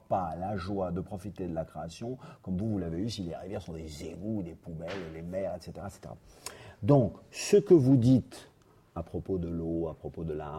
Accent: France; Non, je suis un Français.

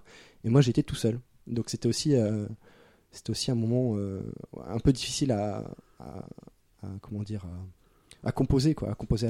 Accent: Hauts-de-France, France; Parce que moi, je ne connais pas. Je viens du Nord-Pas-de-Calais.

